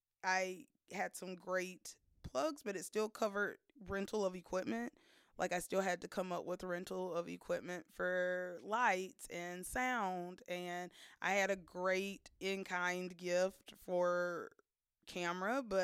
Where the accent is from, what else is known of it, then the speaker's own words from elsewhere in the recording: North Carolina, United States; And we've always been in North and South Carolina. So like North Carolina, South Carolina, those are my mostly North, but a little bit of South is my identity.